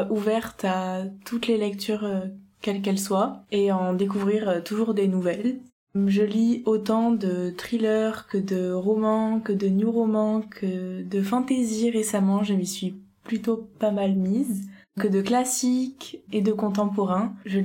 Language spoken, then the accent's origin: French; Toulouse, Occitanie, France; je suis étudiante en droit à Toulouse. Je suis toulousaine.